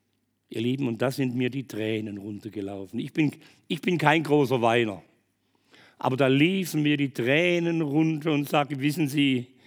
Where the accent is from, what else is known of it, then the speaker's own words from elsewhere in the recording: Germany; hallo, ich komme aus Deutschland.